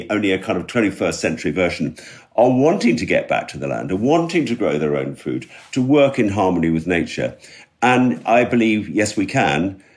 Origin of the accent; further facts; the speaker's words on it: London, United Kingdom; now in Wales; I was born in 1950. And I was, as most of us are these days, an urban dweller. I grew up in London.